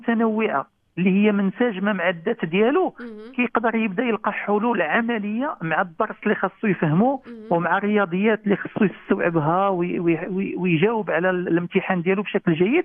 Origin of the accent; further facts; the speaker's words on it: Morocco; عندنا في المغرب